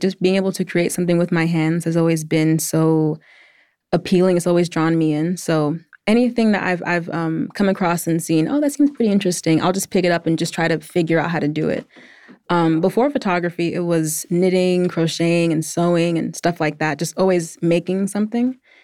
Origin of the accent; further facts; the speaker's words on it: Atlanta, Georgia, United States; I'm a 27-year-old full-time photographer based in Atlanta, Georgia. I was born and raised in Atlanta, but my parents are from the Gambia, West Africa